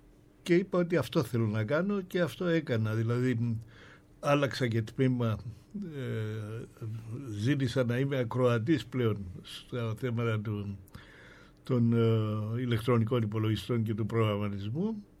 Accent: Nicosia, Nicosia District, Cyprus; moved away as an adult; also born or lived in Athens / London; γέννηθηκα στην Κύπρο, στη Λευκοσία. Τα πρώτα μου χρόνια τα πέρασα εκεί πέρα. Το 19 ήρθα στην Αθήνα για σπουδές στο Πολυτεχνείο

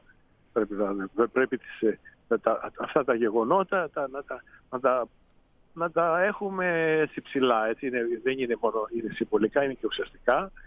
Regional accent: Vyziki, Peloponnese, Greece; εγώ είμαι από το Βυζίκη της Γορτινίας

